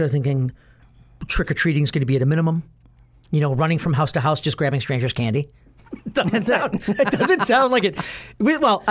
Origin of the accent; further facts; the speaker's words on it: Harvard, Illinois, United States; I'm going to mention, you know, my hometown of Harvard, but I wanted to mention a Wisconsin town